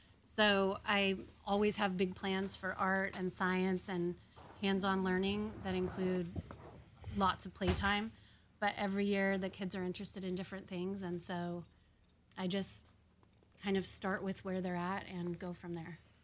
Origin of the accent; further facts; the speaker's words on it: Vashon, Washington, United States; I grew up on Vashon, graduated from high school here, left for college, got my teaching degree, had babies, moved home